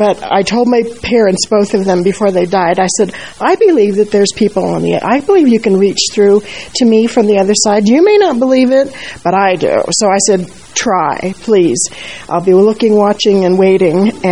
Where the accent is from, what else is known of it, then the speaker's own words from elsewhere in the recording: Phoenix, Arizona, United States; now in Golden, United States; I was born and raised in Phoenix, and I'd never in my life seen a sunrise rainbow